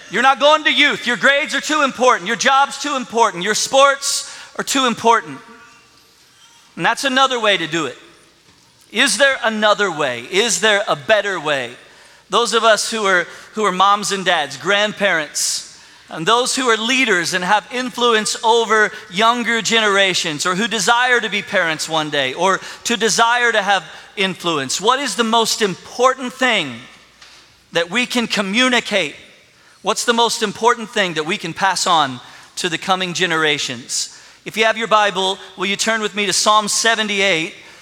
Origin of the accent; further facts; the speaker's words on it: Cincinnati, Ohio, United States; I grew up in Cincinnati, Ohio, in the early 80s, so just a few years removed from the Big Red Machine, Pete Rose, Johnny Bench, Joe Morgan.